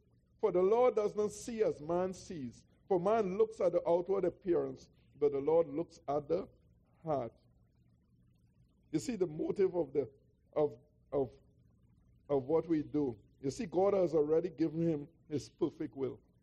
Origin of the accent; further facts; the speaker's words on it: Trinidad & Tobago; I'm no African and I'm no American. I tell them that. Don't call me that. I'm a born Trini. That's my nationality.